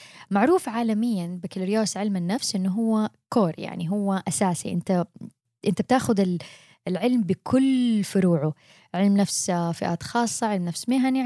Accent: Saudi Arabia; وفي بعض الدول زي مثلا عندنا بالسعوديه

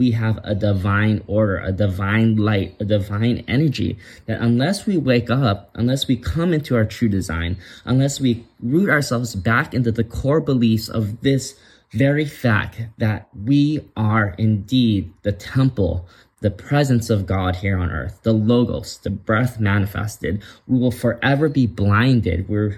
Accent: Hawaii, United States; And if you're like me growing up in Hawaii, you kind of know what I'm talking about.

